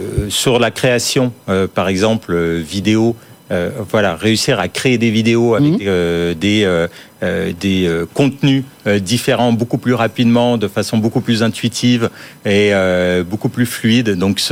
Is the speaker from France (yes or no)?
yes; France; nous, en tant que Français